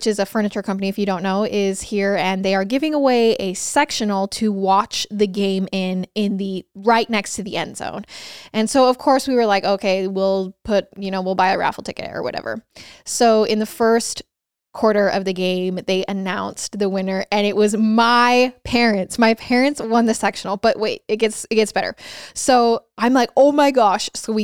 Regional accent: Idaho, United States; So I was sitting with my parents and I'm from Idaho and it was pouring rain and so cold at this football game.

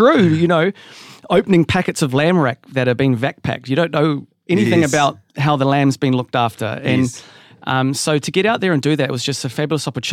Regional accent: New Zealand; I learned a lot when I came home because I'd sort of didn't really see myself as a Kiwi anymore.

